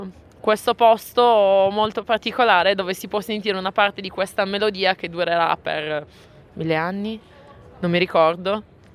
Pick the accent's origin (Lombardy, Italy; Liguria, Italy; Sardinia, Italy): Sardinia, Italy; moved away; also born or lived in Rome; Io ho vissuto 6 anni a Roma prima di venire qui e in realtà mi è sempre mancata un po' la Sardegna